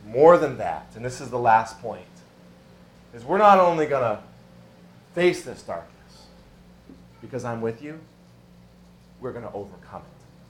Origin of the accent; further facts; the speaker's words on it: Montana, United States; Where I grew up in Montana where it's like we go everywhere if there's 6 feet of snow.